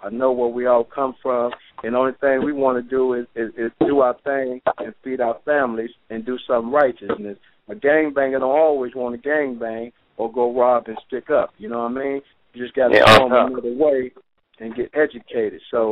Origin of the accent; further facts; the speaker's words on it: Detroit, Michigan, United States; You know, I come from the street world. You know, I came from Detroit.